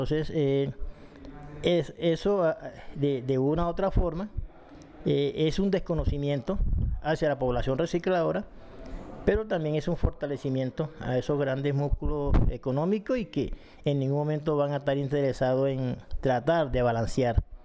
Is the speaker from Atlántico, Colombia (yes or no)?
yes; Barranquilla, Atlántico, Colombia; lo que vi en mi tierra y cercana de mi tierra, que es el área metropolitana de Barranquilla